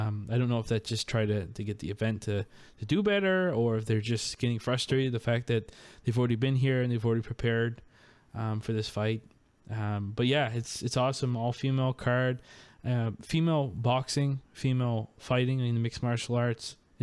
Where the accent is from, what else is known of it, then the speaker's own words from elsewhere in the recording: New Brunswick, Canada; Yeah, we're from New Brunswick. We don't care about having to drive to another province to get fights.